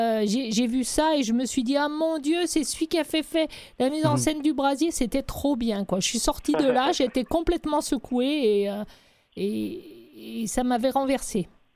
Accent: France; moi, en tant que Française

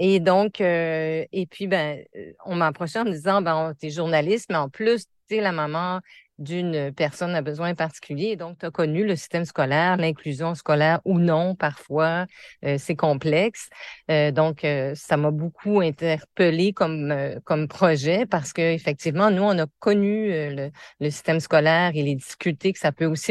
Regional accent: Quebec, Canada; now in New Brunswick, Canada; Je suis originaire du Québec, mais ça fait quand même plus de 30 ans que je suis ici.

